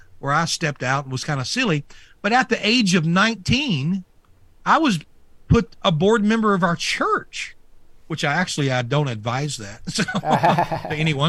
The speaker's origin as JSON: {"language": "English", "region": "Louisiana", "country": "United States", "said": "I'm from Louisiana and I was a C student, so that is perfect for me, right?"}